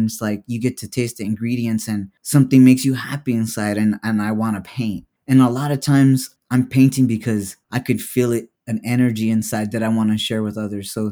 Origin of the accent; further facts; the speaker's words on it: Los Angeles, California, United States; now in Tucson, United States; I've lived in Tucson for the past 12 years, but I'm originally from East LA.